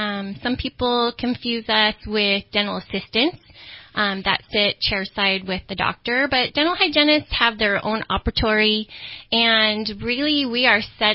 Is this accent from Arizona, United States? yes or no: yes; Arizona, United States; I'm from Arizona